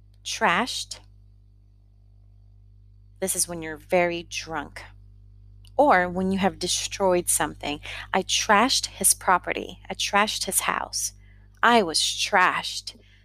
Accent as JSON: {"language": "English", "region": "Louisiana", "country": "United States", "tie": "born or raised there", "said": "I used to say that a lot growing up in Louisiana. Living in Louisiana."}